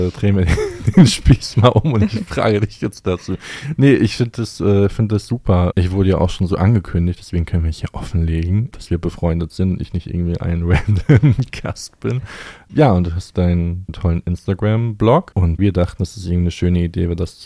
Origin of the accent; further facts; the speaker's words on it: Rhineland-Palatinate, Germany; now in Bremen, Germany; Ich bin kein Bremer. Ich komme aus Rheinland-Pfalz ursprünglich, wohne jetzt aber in Bremen seit 2016. Also in 2 Jahren habe ich ein ziemliches Jubiläum. und ich, genau, lebe sehr gerne in Bremen.